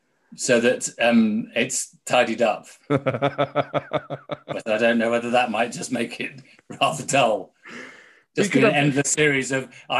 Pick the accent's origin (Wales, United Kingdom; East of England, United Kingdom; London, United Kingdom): Wales, United Kingdom; Penarth; also born or lived in Cardiff; So I was born in Cardiff and brought up to the age of seven living in Penarth.